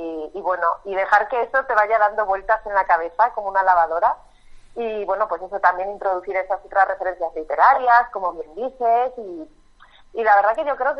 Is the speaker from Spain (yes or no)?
yes; Asturias, Spain; yo soy de Asturias, y aquí los diminutivos se hacen así, ¿no?